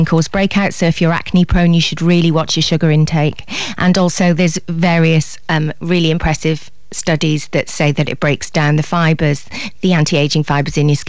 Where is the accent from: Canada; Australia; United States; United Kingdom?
United Kingdom; Wales; If you have very Celtic skin like me, I'm Welsh